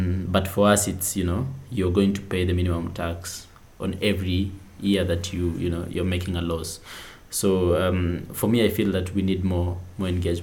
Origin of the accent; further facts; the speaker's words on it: Kenya; I'm optimistic still as a Kenyan